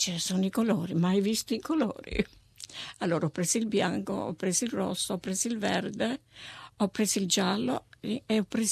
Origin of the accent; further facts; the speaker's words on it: Pacentro, Abruzzo, Italy; now in Northcote, Australia; Comprai un altro canvas e feci il mio paese Pacentro, e quindi sta nella mostra.